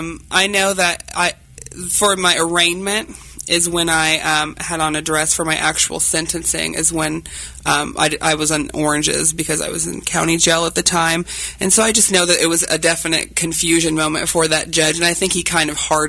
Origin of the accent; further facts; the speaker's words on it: Hutchinson, Kansas, United States; So I grew up in Hutchinson, Kansas, you know, big city living, and I grew up in a kind of conservative household.